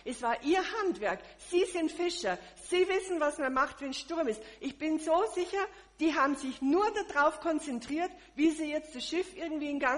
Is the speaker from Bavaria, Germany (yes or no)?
yes; Munich, Bavaria, Germany; ich komme ja aus München, da gibt es den Starnberger See